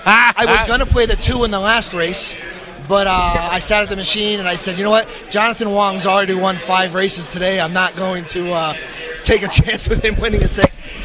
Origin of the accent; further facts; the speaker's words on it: Torrington, Connecticut, United States; now in Springfield, United States; Actually, born and raised from Torrington, Connecticut, northwest corner of Connecticut.